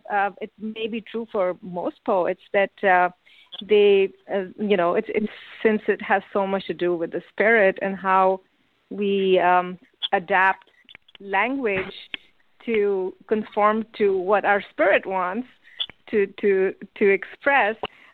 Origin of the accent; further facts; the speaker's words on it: Pakistan; So I grew up in Pakistan, hearing multiple languages and hearing music and song in multiple languages.